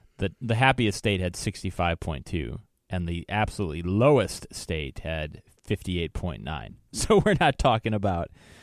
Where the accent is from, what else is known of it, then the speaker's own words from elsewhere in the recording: Wisconsin, United States; now in Edmond, United States; That's, of course, we're broadcasting from Edmond, Oklahoma area. With my home state of Wisconsin, 28, right in the middle, like we always are.